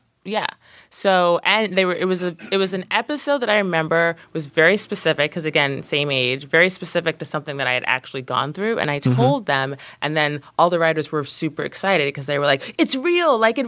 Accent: East Coast, United States; moved away; I have a question about that because I'm from the East Coast, and when I saw that episode originally, I was like, I don't know what Shakey's is. And now that I've moved out here, I see Shakey's.

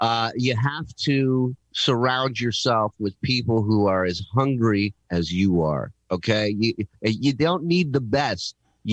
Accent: Israel; born there; English is a second language; I was born in Israel.

